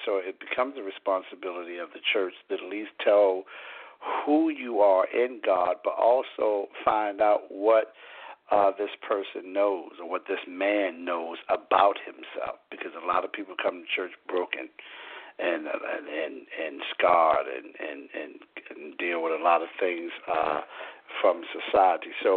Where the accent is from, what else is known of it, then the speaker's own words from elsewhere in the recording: Pasadena, Maryland, United States; I was born and raised in Pasadena, Maryland, with a loving family.